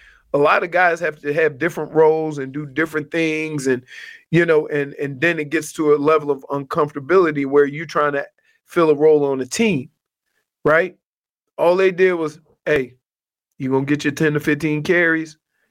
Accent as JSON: {"language": "English", "town": "New Orleans", "region": "Louisiana", "country": "United States", "said": "Hey, you know I'm from New Orleans, so we got red bones, so I know what it looks like."}